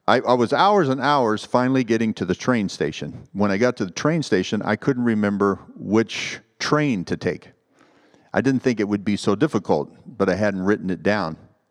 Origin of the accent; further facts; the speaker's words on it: United States; And I said, well, I'm from the States.